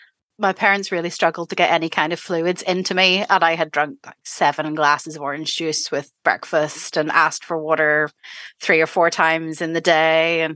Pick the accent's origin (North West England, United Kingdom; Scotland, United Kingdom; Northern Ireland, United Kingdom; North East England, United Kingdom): Northern Ireland, United Kingdom; I am from Northern Ireland, and I have been diabetic for 31 and a half years, give or take.